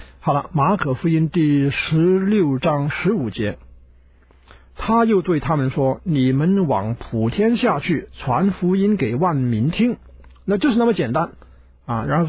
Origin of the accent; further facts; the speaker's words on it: China; 是我们中国人叫它是大使命啊